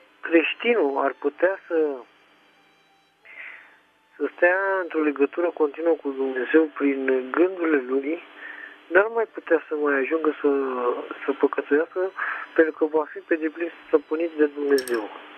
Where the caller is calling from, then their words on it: Bucharest, Romania; din București.